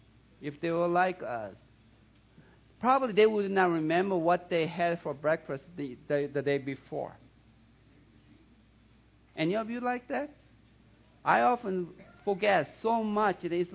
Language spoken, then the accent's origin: English; southern Sweden, Sweden; accent: Southern Swedish; English is a second language; In case you don't know that I'm from Southern Sweden, that's why I have a heavy accent.